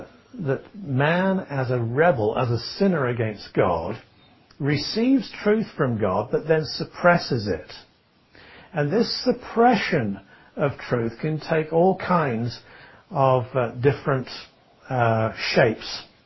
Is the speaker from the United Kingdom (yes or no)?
yes; Manchester, North West England, United Kingdom; born there; It's true that I was born in Manchester, England. And it's true that I'm a Christian by the grace of God.